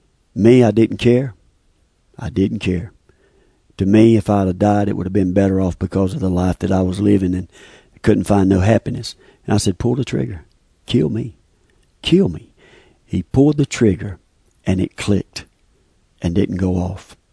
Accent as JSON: {"language": "English", "town": "Stedman", "region": "North Carolina", "country": "United States", "said": "I'm from Stedman, North Carolina. I'm with the Lumbee Tribe from North Carolina. We're the largest tribe east of the Mississippi River."}